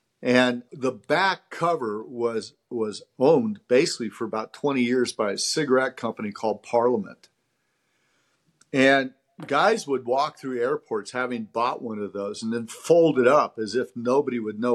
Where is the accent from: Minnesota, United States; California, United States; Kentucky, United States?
California, United States; I grew up in California on the coast.